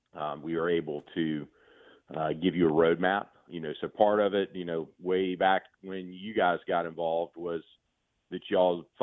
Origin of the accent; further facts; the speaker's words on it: Moncks Corner, South Carolina, United States; also born or lived in Charleston; Well, I grew up in Charleston. I'm from Monk's Corner.